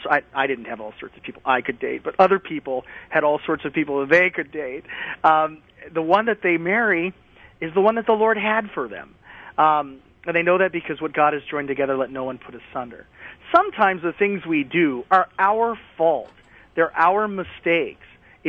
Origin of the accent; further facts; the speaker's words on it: Louisiana, United States; Sometimes, I'm from Louisiana. I was interested in going back to Louisiana.